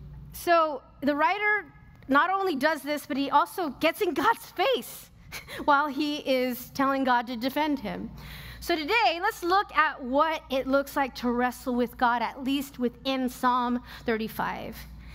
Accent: Los Angeles, California, United States; I'm from LA and he's from San Francisco. I grew up in the San Fernando Valley, if anybody knows what that is, in a big Mexican-American family.

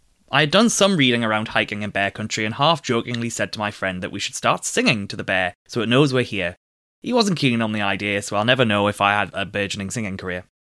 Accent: United Kingdom; hiking in bear country is a little different to hiking anywhere in the UK, my home country.

